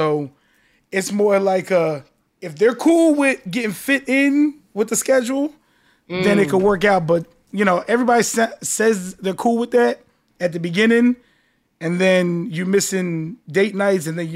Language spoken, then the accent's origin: English; New Jersey, United States; now in Miami, United States